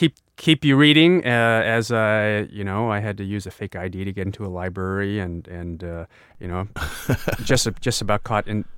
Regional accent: Jiangsu, China; when I got to Shanghai and I told him I was from Subei

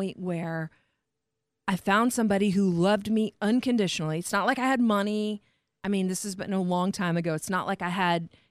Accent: Indiana, United States

